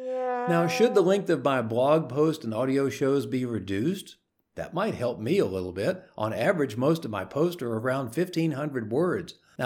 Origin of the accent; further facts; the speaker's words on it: Louisiana, United States; Though a primary emphasis is going to remain on my home state of Louisiana